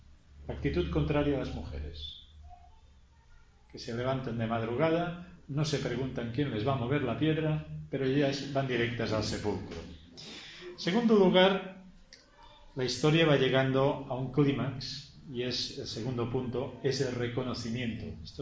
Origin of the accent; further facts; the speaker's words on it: Arenys de Mar, Catalonia, Spain; En mi pueblo, que ya debéis conocer, siempre digo que soy de pueblo, Arenys de Mar